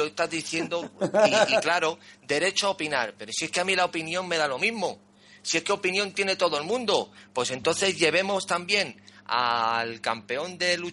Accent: Spain; yo vivo en España, me crié en España

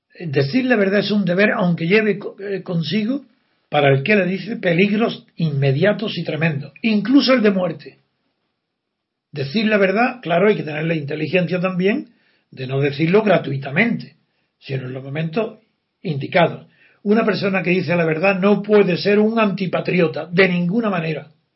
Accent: Spain; ¿Acaso eso impide que sigamos siendo españoles?

